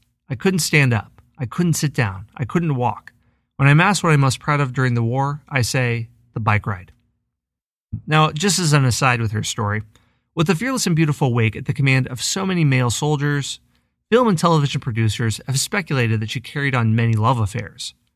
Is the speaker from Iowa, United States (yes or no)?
yes; Iowa, United States; And hey, to top things off, he is also from my home state of Iowa.